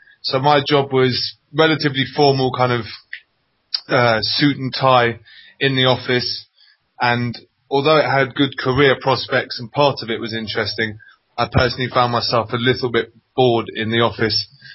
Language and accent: English; London, United Kingdom; now in Colombia; I was born and bred in South London, so I was used to big cities and lots of people and lots of traffic, and that's what I've grown up around.